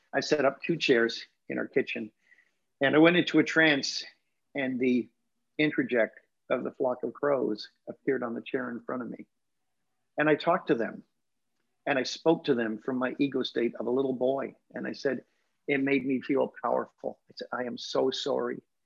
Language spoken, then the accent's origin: English; United Kingdom; even though I'm a British Presbyterian, he's like a Jewish comic.